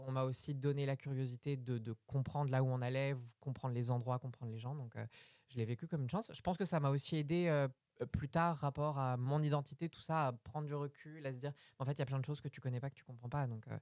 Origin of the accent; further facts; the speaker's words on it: Châlons-en-Champagne, Grand Est, France; born there; je suis née dans l'Est, mais sans que ce soit du tout les origines de ma famille ou quoi. Vraiment, je suis née dans une caserne qui s'appelle Châlons-en-Champagne.